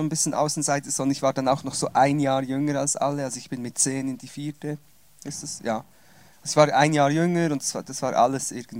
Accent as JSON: {"language": "German", "country": "Switzerland", "said": "dann sind wir auf Umwegen zurück in die Schweiz gekommen. Also ich bin Schweizer, ausgewandert und wieder zurückgewandert. Kaum habe ich Hochdeutsch Portugiesisch gelernt, musste ich wieder zurückkommen in die Schweiz und konnte dann nicht mehr so gut Schweizer und Hochdeutsch. Schweizerdeutsch schon, aber Hochdeutsch"}